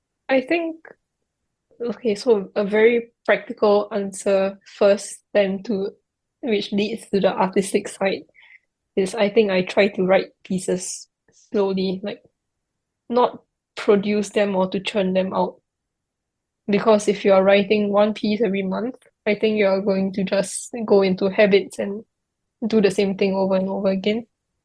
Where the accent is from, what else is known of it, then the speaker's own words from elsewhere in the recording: Singapore; Growing up in Singapore has been so important in so many ways that I'm only just beginning to understand.